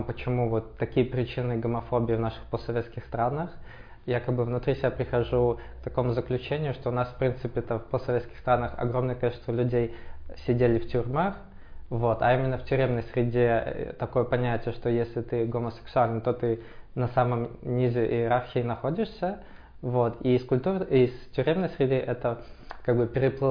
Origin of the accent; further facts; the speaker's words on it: Minsk, Belarus; я сам из Минска, и пока я жил в Минске, ну вот, в 17 лет мне было, я поступил на журфак